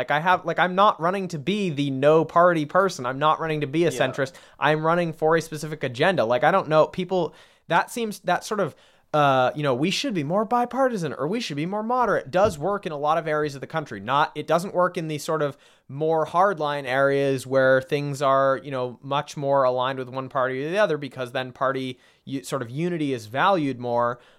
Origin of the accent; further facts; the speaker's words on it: Massachusetts, United States; And, you know, we're both from Massachusetts